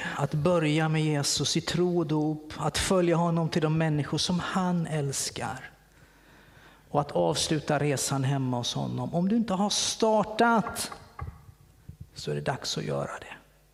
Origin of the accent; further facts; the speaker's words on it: Kalmar, Kalmar County, Sweden; När jag växte upp i Kalmar så hade man kyrkan på tredje våningen.